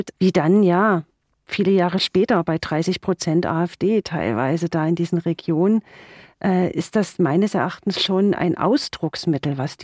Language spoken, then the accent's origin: German; Eisenach, Thuringia, Germany; born there; in meinem sozialen Umfeld in Eisenach, wo ich geboren bin, und in Leipzig, wo ich studiert habe